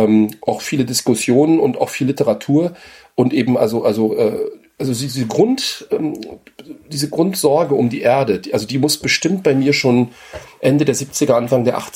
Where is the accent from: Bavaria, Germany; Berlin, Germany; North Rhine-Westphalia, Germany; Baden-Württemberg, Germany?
Berlin, Germany; East Berlin; Also ich komme ja aus Ostberlin